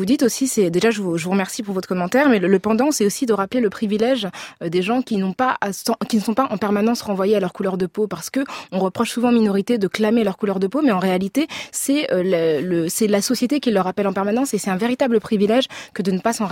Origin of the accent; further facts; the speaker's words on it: France; moi j'ai grandi en France dans les années 80 et 90